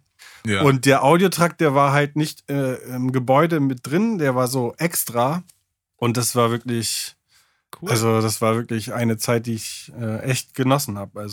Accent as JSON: {"language": "German", "region": "Bremen", "country": "Germany", "said": "Also ich bin eigentlich Bremer, ich komme eigentlich aus dem hohen Norden."}